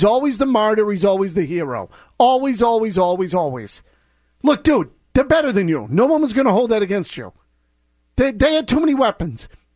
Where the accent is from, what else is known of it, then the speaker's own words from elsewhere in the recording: Boston, Massachusetts, United States; To me, as a Bostonian, lie to me.